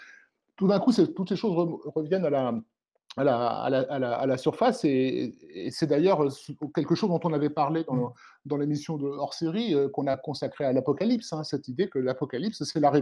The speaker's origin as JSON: {"language": "French", "country": "France", "said": "je vis en tant que Français."}